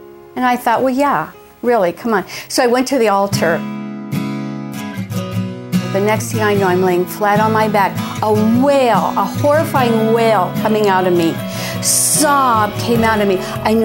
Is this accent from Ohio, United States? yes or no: yes; Pickerington, Ohio, United States; I'm from Columbus, Ohio, really a suburb called Pickerington.